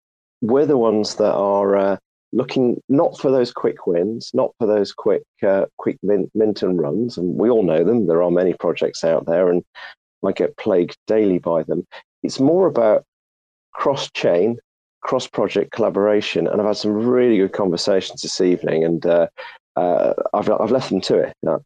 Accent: United Kingdom; I don't want to appear rude being British

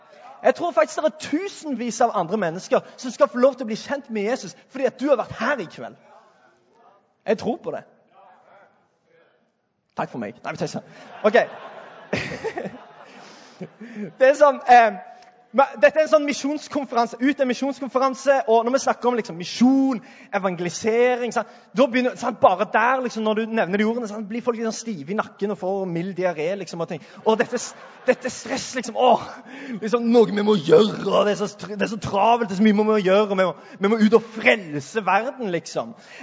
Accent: Sandnes, Rogaland, Norway; Jeg er fra Sandnes. Er det noen andre fra Sandnes?

